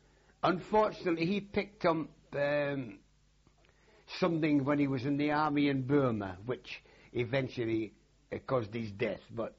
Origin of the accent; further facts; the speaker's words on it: Linwood, Scotland, United Kingdom; born there; I was born in Linwood in Scotland, not far from Paisley. Very small village, only two streets.